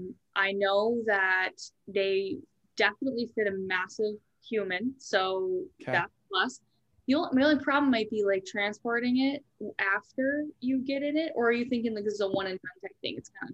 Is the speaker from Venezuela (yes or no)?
no; Edina, Minnesota, United States; So high level, I grew up in Edina. So local gal